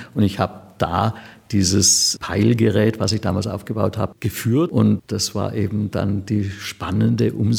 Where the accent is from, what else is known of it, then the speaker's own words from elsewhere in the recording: Konstanz, Baden-Württemberg, Germany; born there; also born or lived in Munich; Ich bin 1950 geboren in Konstanz und habe ein humanistisches Gymnasium besucht, habe also Latein und Griechisch und Englisch gelernt